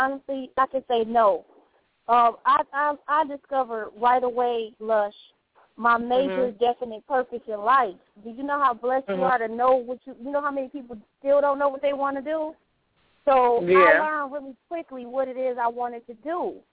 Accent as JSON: {"language": "English", "town": "Detroit", "region": "Michigan", "country": "United States", "lives_now": "Los Angeles, United States", "said": "I'm from Detroit, you know, Motor City, blue-collar, hardworking."}